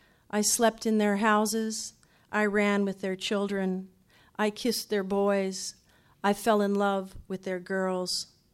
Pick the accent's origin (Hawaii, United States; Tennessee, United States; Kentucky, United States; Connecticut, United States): Kentucky, United States; I grew up in Kentucky. Unlike most Kentuckians, I grew up with privilege. My father was a journalist and, as he liked to refer to himself, a gentleman farmer. I was raised on a small cattle farm